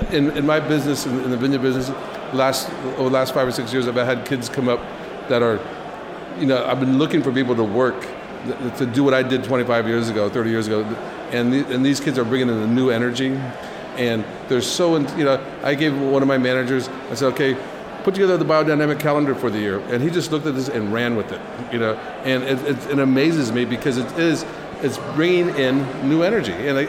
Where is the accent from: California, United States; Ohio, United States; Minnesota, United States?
California, United States; Hey, I'm a farmer from California.